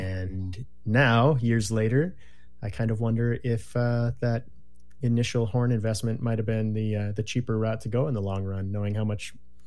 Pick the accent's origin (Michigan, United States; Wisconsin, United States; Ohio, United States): Wisconsin, United States; moved away as an adult; also born or lived in Terre Haute, Indiana / Minnesota; now in Oregon, United States; I was born in Terre Haute, Indiana, a place that I don't remember much about because I left when I was very young, but lived most of my growing up years in various spots of Wisconsin and Minnesota. And eventually in 06, moved myself out this way to Oregon.